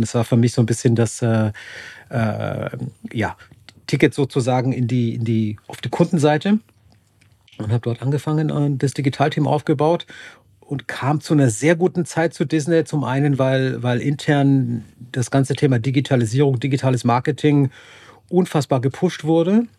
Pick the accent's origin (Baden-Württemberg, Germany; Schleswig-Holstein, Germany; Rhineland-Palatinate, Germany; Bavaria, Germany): Rhineland-Palatinate, Germany; Mainz; mein Home Turf, meine Heimatstadt ist quasi Mainz hier